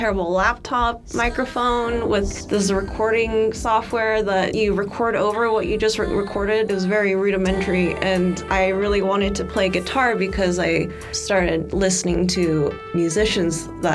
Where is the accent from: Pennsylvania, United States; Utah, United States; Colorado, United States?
Utah, United States; Layton; So I grew up in Layton, and so there was not a lot of music